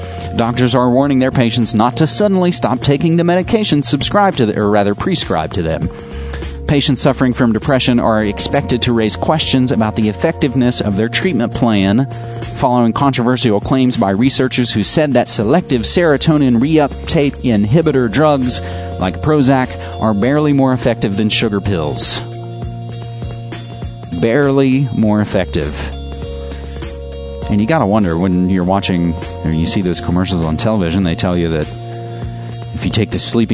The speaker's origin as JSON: {"language": "English", "region": "West Virginia", "country": "United States", "said": "Jumping to my home state of West Virginia"}